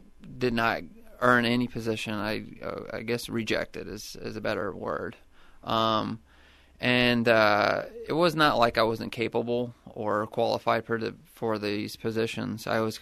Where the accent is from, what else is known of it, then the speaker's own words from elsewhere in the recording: California, United States; Well, I grew up in the Bay Area, California, and I really didn't know what I wanted to do.